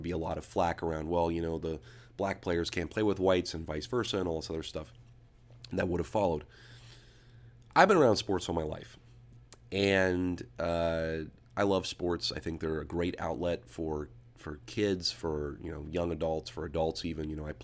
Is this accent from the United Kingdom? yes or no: no; United States; You know, I'm an American.